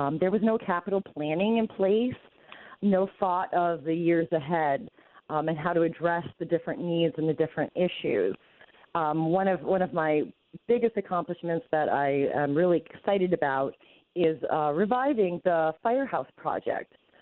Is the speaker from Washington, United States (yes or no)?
no; Vermont, United States; Well, I was born and raised in Vermont, and I had traveled all over the country.